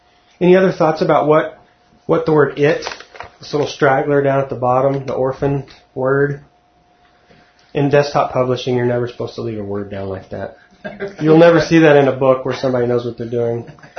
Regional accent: Texas, United States; I've never owned a pair of boots that had straps, but and I'm from Texas. And I haven't said y'all either.

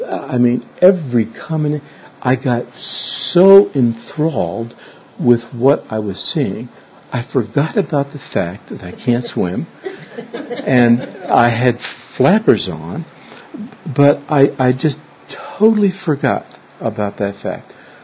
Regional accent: New York City, New York, United States; Growing up in New York City, I didn't learn how to swim.

